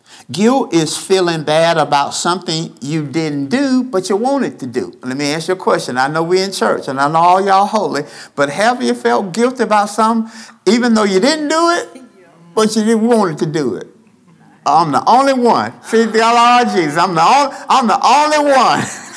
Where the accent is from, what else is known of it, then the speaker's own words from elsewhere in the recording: Birmingham, Alabama, United States; Now, I'm from Birmingham. I'm in Kentucky. I'm a long way from home.